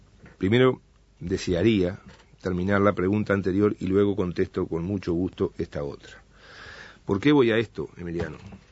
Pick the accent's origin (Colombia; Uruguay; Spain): Uruguay; Yo me crié en el Uruguay donde el orgullo era vivir 30 años en el mismo barrio y trabajar 30 años en la misma fábrica.